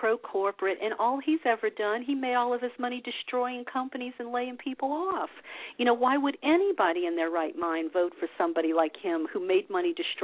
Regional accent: the South, United States; I mean, I grew up in the South. I know what it's like in a lot of black communities.

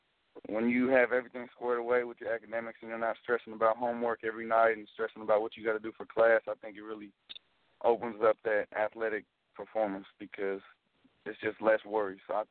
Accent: California, United States; All right, so I'm from Marin County, and that is just north of San Francisco.

